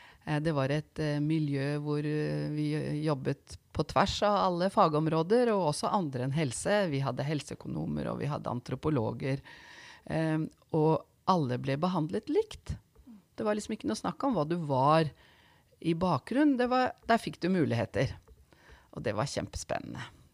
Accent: Skien, Telemark, Norway; moved away as an adult; now in Oslo, Norway; Vi startet i Skien, som hjembyen min, og så flyttet vi nordover til Narvik, og så var vi noen år i Gjøvik, før vi da havnet i Oslo, hvor vi har vært siden.

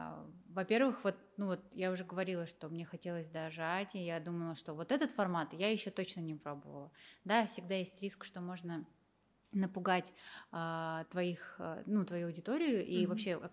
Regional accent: Tomsk, Tomsk Oblast, Russia; born there; И, да, я действительно родилась в Томске, в России.

